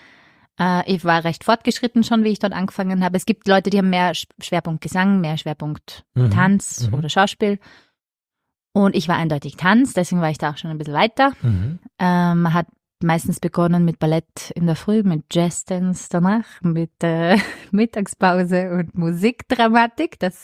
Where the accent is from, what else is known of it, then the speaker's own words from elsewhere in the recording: Vienna, Austria; Ich bin Wienerin